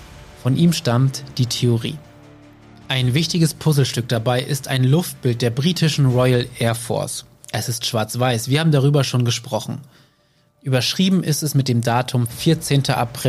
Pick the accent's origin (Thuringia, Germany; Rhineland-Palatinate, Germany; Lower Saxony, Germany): Lower Saxony, Germany; Wilhelmshaven; born there; dass es Überreste davon in Wilhelmshaven, meiner Geburtsstadt, gibt.